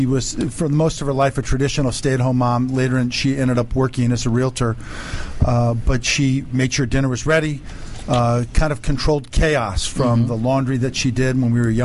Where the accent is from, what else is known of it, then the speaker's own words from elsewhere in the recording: Bethesda, Maryland, United States; also born or lived in Washington, D.C.; I was born in Washington, D.C. My parents moved out to the suburbs, Bethesda, Maryland, in the mid-50s.